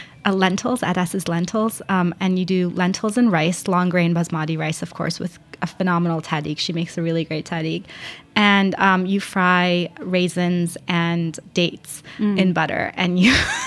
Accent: Iran; moved away; yeah, so what's really funny is growing up in Iran, because of obviously colonialism, everybody aspires to be European, and especially at that time.

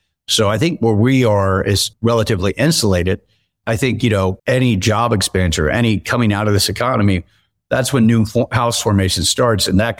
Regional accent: Tampa, Florida, United States; I grew up in Tampa, Florida, and I still spend a lot of time there.

